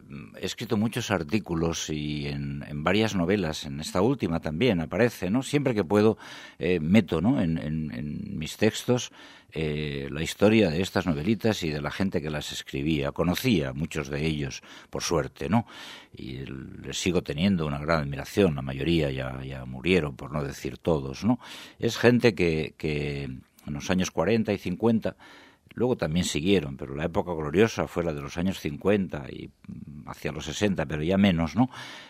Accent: Gestalgar, Valencian Community, Spain; Yo nací en Gestalgar, mi pueblo pequeño de la Serranía, y en mi casa éramos panaderos, éramos horneros, ¿no?

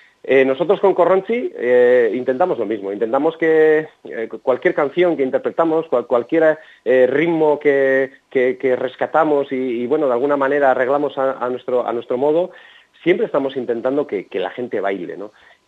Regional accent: Maruri, Basque Country, Spain; Yo soy natural de Maruri. Maruri está como a unos 20 kilómetros de Bilbao. Es un pueblecito de 500 habitantes y está más o menos a 20 kilómetros de Bilbao.

